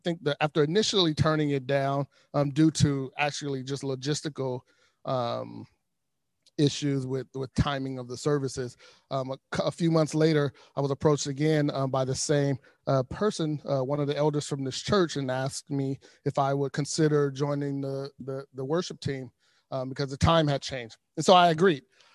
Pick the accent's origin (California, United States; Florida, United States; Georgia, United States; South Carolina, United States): California, United States; Los Angeles; the church I grew up in South Central Los Angeles my entire life.